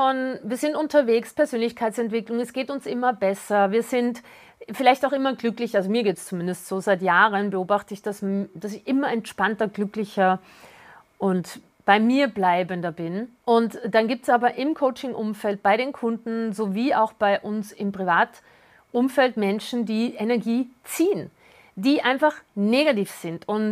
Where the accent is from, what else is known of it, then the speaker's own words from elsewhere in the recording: Vienna, Austria; Ich komme ja aus Wien